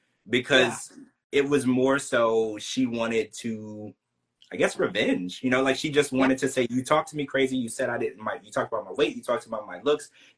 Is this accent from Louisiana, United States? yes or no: yes; Louisiana, United States; growing up, I grew up in Louisiana.